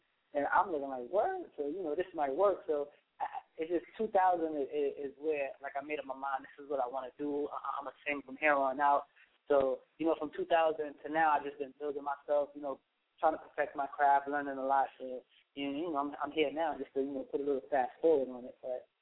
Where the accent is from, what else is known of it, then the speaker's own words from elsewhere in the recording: Queens, New York, United States; I'm from Queens.